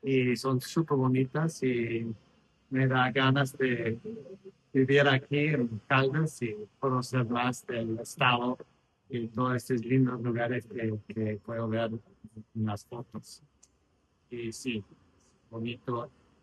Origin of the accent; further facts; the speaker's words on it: San Diego, California, United States; Vengo de San Diego, California, de visita y estoy aquí viendo todas las lindas fotos del medio ambiente.